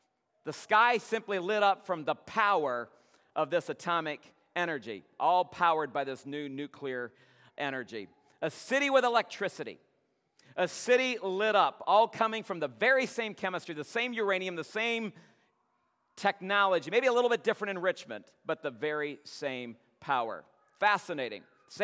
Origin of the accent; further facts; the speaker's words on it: Canada; I am a Canadian, eh? I haven't lost that. I've lost some other things, but I do still retain my Canadian heritage. I have two passports.